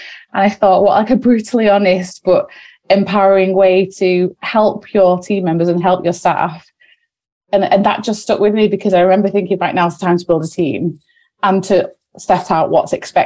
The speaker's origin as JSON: {"language": "English", "town": "Wigan", "region": "North West England", "country": "United Kingdom", "said": "we moved very quickly because we're sisters from Wigan."}